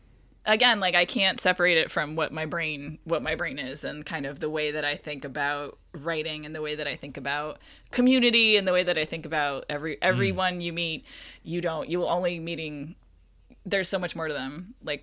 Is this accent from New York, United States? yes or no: yes; Syracuse, New York, United States; also born or lived in Boston; I grew up in Syracuse, which is a relatively small city, suburban town, and then I lived in Boston for a long time.